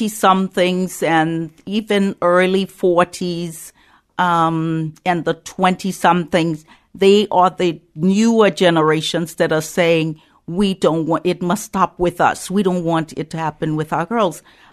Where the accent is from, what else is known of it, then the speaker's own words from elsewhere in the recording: Liberia; Well, I'm from Liberia. I was born there and grew up there.